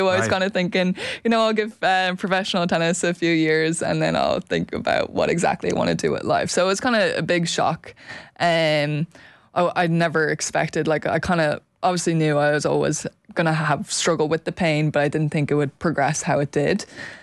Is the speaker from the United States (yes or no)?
no; Ireland; it is hard to believe as an Irish tennis player that you can make it as a professional player